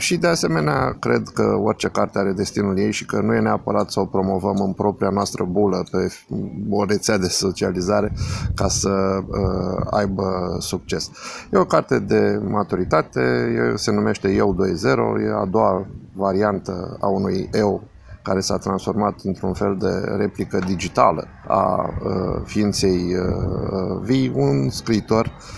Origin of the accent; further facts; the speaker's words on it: Iași, Iași County, Romania; Da, eu vin de la Iași